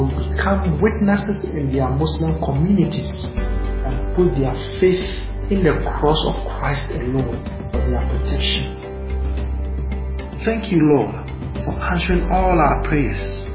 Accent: Ghana; I was born and raised in Ghana. I used to be a devout Muslim and an Islamic youth activist. But now, I am a committed and an ardent follower of Jesus.

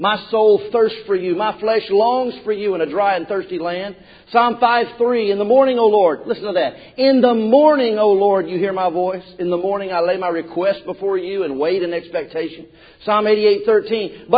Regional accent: the South, United States; accent: Southern; I've decided to just keep my Southern accent. Is that all right? It's just the best I can do.

